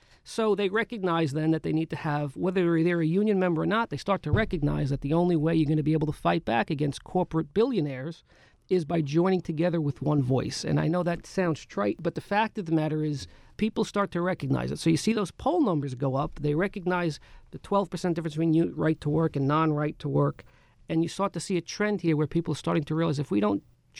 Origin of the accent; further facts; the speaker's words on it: Bronx, New York, United States; I grew up in the Bronx in the 70s and 80s. My father was a Local 3 member, an electrician. My mother was a paraprofessional at PS 45 in the Bronx.